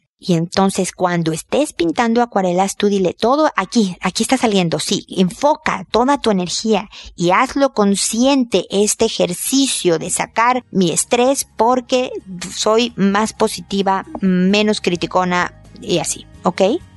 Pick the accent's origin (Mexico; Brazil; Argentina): Mexico; yo soy mexicana